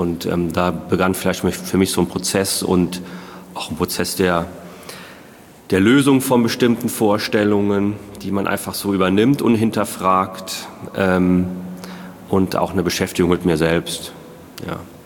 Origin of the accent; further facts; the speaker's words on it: Emmelshausen, Rhineland-Palatinate, Germany; Ich komme aus dem Hunsrück, also in Emmelshausen war das dann.